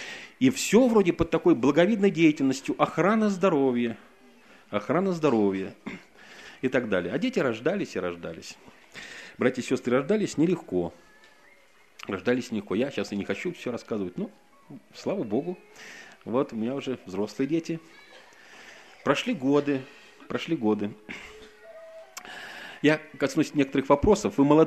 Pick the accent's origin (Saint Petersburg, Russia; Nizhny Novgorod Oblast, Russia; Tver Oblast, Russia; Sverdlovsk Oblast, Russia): Saint Petersburg, Russia; Получить могу только я, потому что я коренной житель.